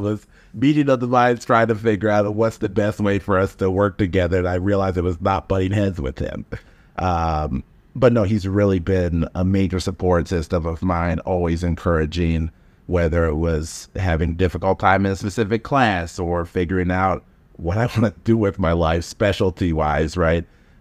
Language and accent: English; Bradenton, Florida, United States; now in Chicago, United States; I grew up in Bradenton, Florida, just an hour south of Tampa. Both of our parents are Nigerian immigrants, and my dad immigrated to Chicago, and my mom immigrated to Florida.